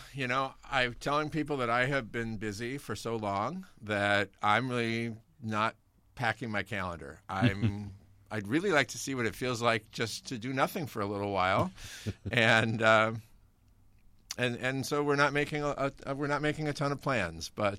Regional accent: Omaha, Nebraska, United States; moved away as an adult; now in Wisconsin, United States; Okay. Well, I actually, I am not from Wisconsin. I'm actually a transplant from Omaha, Nebraska.

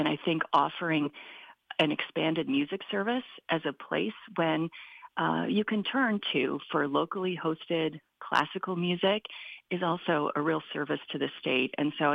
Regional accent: Minnesota, United States; I grew up in Minnesota and I was well aware of Wisconsin Public Radio

